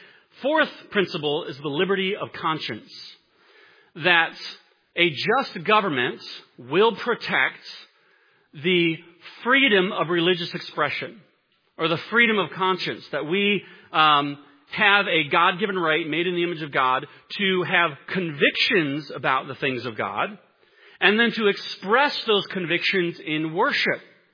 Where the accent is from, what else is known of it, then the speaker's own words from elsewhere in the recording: United States; yeah, we're proud to be an American, and I love being an American